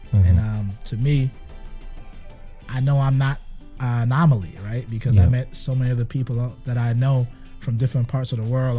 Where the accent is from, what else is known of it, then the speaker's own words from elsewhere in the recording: Brooklyn, New York, United States; I'm from Barbados. My family's from Barbados. I'm from Brooklyn. I'm born in Brooklyn, but my family's from Barbados.